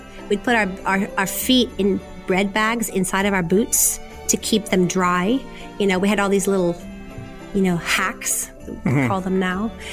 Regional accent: Pennsylvania, United States; And I grew up in Pennsylvania, so we had real winters.

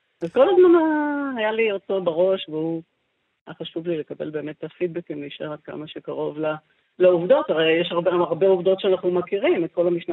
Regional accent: Ramat HaSharon, Central District, Israel; אני גדלתי בכלל ברמת השרון, בנסדות של תותים

